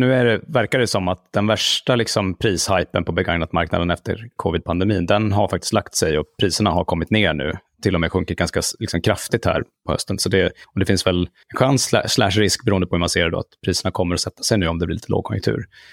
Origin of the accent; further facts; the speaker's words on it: Luleå, Norrbotten County, Sweden; accent: Norrland; Nu lyste min norrländska genom till fara. Jag är faktiskt från Luleå från början, även om det inte hörs annars.